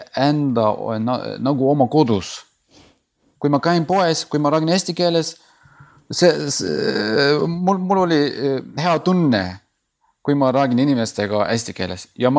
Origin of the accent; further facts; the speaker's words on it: Turkey; Estonian is a second language; moved away as an adult; now in Estonia; olen pärit Türgist. Me tulime siia umbes 2 aastat tagasi mu naisega.